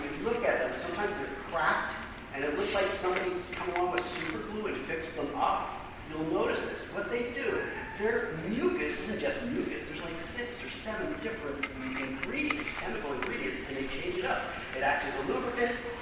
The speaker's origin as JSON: {"language": "English", "region": "New Jersey", "country": "United States", "tie": "born or raised there", "said": "I now live in Pennsylvania. I grew up in New Jersey."}